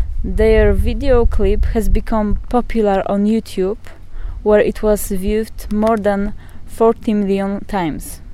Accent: Poland; I'm from Poland

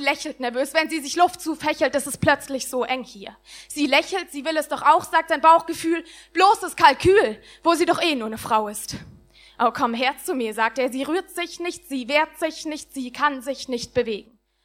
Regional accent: Nuremberg, Bavaria, Germany; Ich komme aus Nürnberg und habe in Erlangen angefangen, beim U20 eben in der Kellerbühne.

